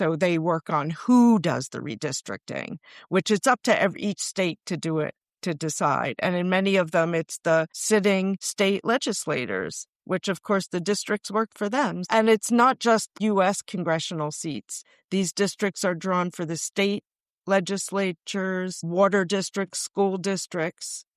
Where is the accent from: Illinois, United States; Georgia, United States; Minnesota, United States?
Minnesota, United States; And because I was from Minnesota, I didn't really want to work for one of my delegation